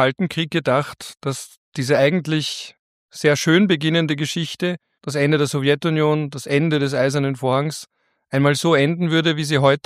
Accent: Austria; Als Österreicher

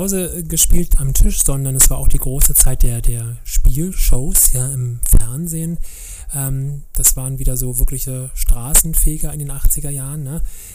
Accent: Berlin, Germany; ich bin ja in Kreuzberg groß geworden

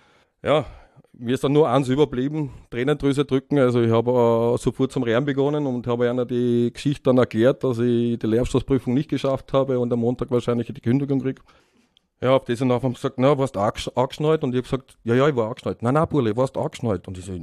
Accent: Vienna, Austria; als Wiener geht es da jetzt nicht so gut in der Steiermark, weil wir Wiener dort, warum auch immer, gell? Ja, nicht so die Sympathieträger sind.

